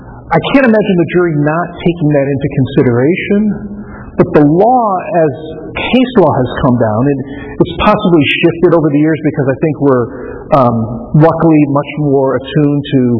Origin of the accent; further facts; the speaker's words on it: Detroit, Michigan, United States; moved away as an adult; when I moved here, I grew up in the Detroit area, and I moved here in the, like, I started late 80s when I started law school.